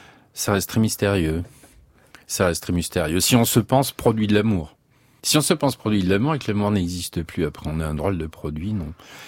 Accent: Auvergne-Rhône-Alpes, France; accent: Auvergnat; Oui, mais j'ai l'accent auvergnat aussi et puis j'ai une sorte de. Ça traîne un peu.

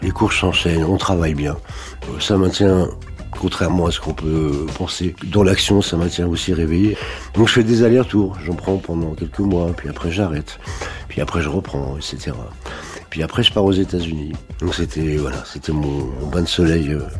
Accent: Bagneux, Île-de-France, France; j'ai grandi à Bagneux, cité de la Pierre Plate, qui s'appelait la cité des musiciens, parce qu'il n'y avait que des rues, rue Mozart, Square de Bussy, etc.

